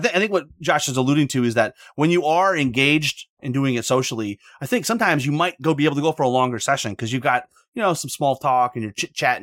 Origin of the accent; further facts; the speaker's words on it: Quebec, Canada; I am from Quebec.